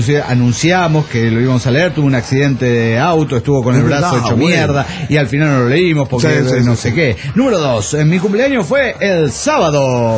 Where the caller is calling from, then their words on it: Denver, United States; de Denver, Washington.